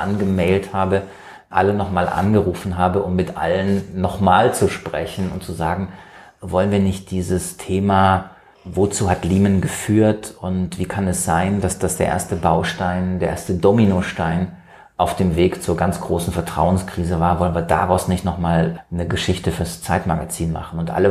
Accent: Germany; Ich bin ein Kind der Bundesrepublik, bin groß geworden in diesem System, das ich immer für stabil gehalten habe.

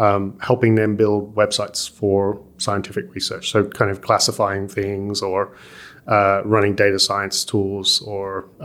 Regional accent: Coventry, West Midlands, United Kingdom; where I grew up in Coventry in the UK, it's a nice city. It's kind of known for its universities these days. It's where like Jaguar Motors came from. It's a bit rough around the edges. But like it's an okay kind of UK city in the middle kind of thing.

